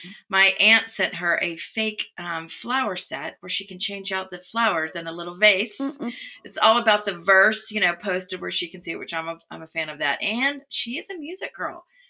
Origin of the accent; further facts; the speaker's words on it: Atlanta, Georgia, United States; And even though growing up in Atlanta, it's such a huge brand, it did not dawn on me to apply there.